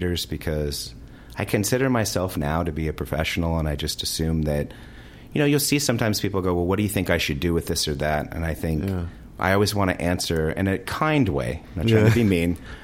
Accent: Los Angeles, California, United States; Yeah, I'm from Los Angeles.

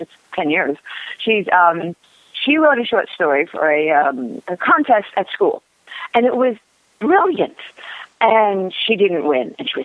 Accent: Pennsylvania, United States; I grew up outside Philadelphia in a theater of the Round there

